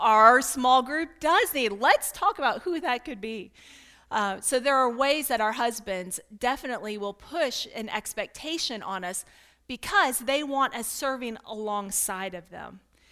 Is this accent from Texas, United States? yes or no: no; Kentucky, United States; I am from Kentucky. Y'all. Sometimes my mom's from Minnesota, so sometimes, you know, I can bring out the northern accent, yeah. But other times I fall into the y'all twang, so I'm a little mixed up in my accent at times.